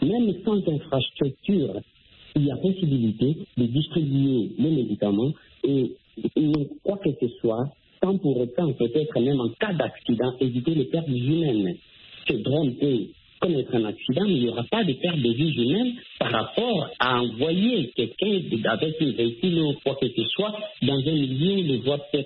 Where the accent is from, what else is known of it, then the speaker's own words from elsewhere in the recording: DR Congo; le cas de la RDC, peut-être mon pays d'origine